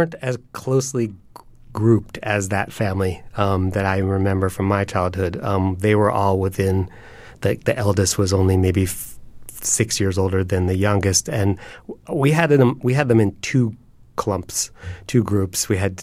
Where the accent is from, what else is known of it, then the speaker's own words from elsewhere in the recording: Columbia, Maryland, United States; when I grew up in Columbia, Maryland, there was this family